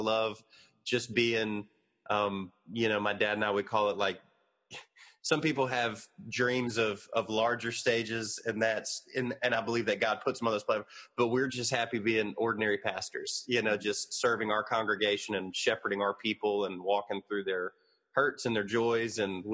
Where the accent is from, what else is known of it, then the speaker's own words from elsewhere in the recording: Georgia, United States; But I was born in South Georgia. My dad pastored in South Georgia. So the accent is a combination of a dad from West Texas, a mom from East Tennessee, and then growing up around a bunch of people from South Georgia and North Florida.